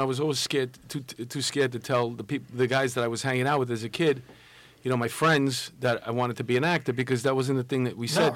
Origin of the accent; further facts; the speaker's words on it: Astoria, New York, United States; I grew up in Astoria